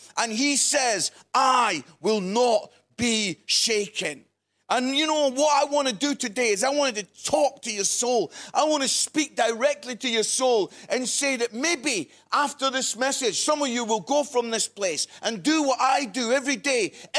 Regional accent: Musselburgh, Scotland, United Kingdom; I'm from Musselburgh, just outside Edinburgh.

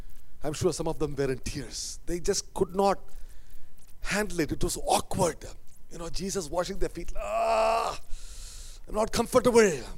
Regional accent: India; I come from India, where there are a lot of gurus or swamis or leaders, religious leaders.

